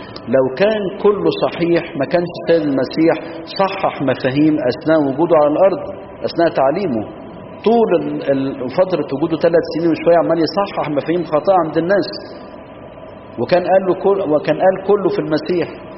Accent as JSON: {"language": "Arabic", "country": "Egypt", "said": "وفي أوسيم عندنا في مصر ناحية الجيزة"}